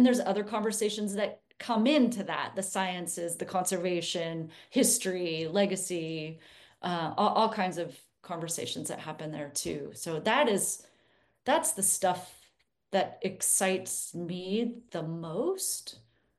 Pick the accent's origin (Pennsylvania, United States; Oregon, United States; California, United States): Oregon, United States; I'm born and raised in Oregon, and I've lived on the east side of the mountains most of my life.